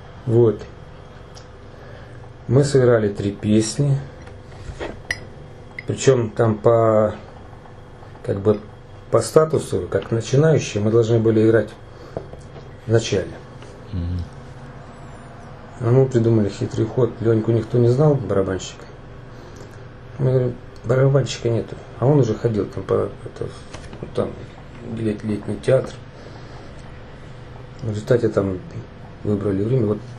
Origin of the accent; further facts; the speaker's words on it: Kharkiv, Kharkiv Oblast, Ukraine; also born or lived in Pechenihy; Ну как, я родился в Печенегах, родители строители, ну как обычные советские люди, из разных мест, отец под Питера, мать с Черниговской области. Поэтому в Харьков приехали, мне уже было 5 лет.